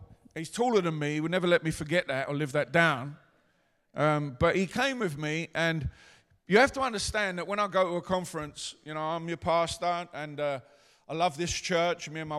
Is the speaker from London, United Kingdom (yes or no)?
yes; London, United Kingdom; a boy from the East End growing up in the East End of London